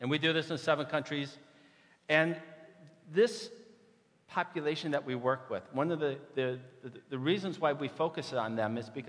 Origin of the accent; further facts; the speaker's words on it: Traverse City, Michigan, United States; I come to you from Traverse City, Michigan.